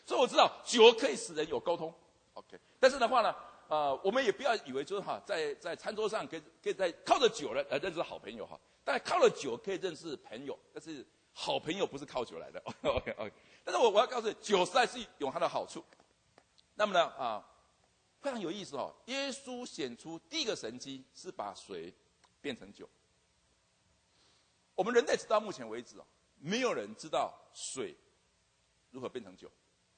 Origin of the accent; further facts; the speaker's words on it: Taiwan; 我从台湾来，其实台湾的葡萄呢一直都不好吃